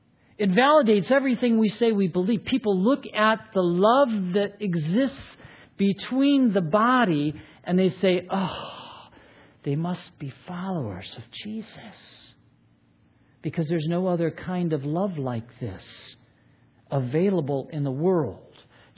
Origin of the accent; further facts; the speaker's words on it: Scotland, United Kingdom; I'm Scottish, that's why I put myself forward.